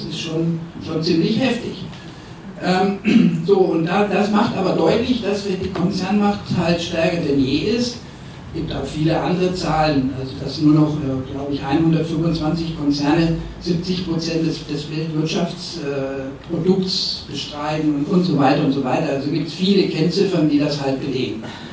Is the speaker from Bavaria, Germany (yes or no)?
yes; Nuremberg, Bavaria, Germany; also ich komme aus Nürnberg